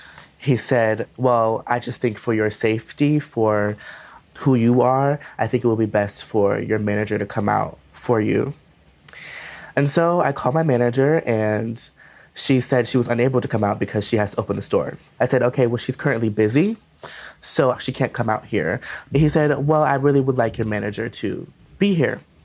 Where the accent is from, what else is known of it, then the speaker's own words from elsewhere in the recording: Minneapolis, Minnesota, United States; I am from Minneapolis, Minnesota, and I am 18 years old